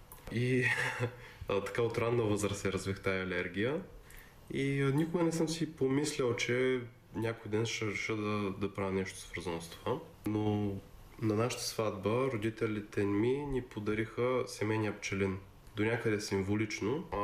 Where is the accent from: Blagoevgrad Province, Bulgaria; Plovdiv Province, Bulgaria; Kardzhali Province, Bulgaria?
Plovdiv Province, Bulgaria; Karlovo; also born or lived in United States; родом съм от Карлово. След като завърших университет тук в България, емигрирах в щатите и общо взето живеех там 7-8 години някъде, докато със съпругата ми решихме да се върнем